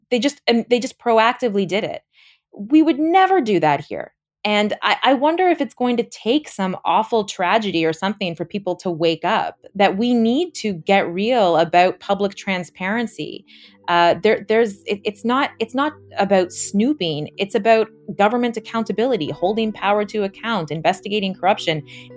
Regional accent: Canada; And trying to get that information as a Canadian journalist was so difficult.

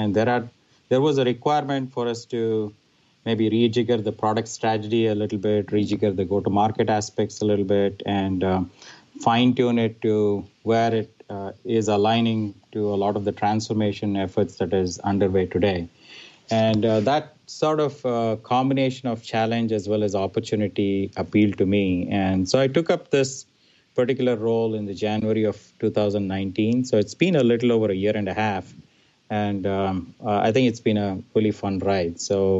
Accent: India; moved away as an adult; now in United States; I'm originally from India, and I'm an engineer by education

